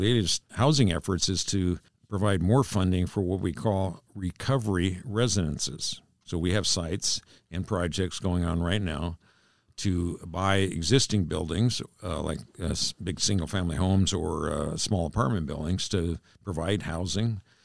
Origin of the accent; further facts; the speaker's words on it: Bremerton, Washington, United States; Now, to set the record straight, I was born in East Bremerton, okay? It's a big difference.